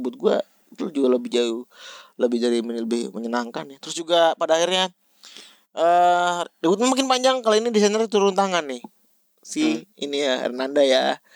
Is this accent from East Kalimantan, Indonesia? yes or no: no; Bekasi, West Java, Indonesia; Kita tuh, gue tuh orang Bekasi.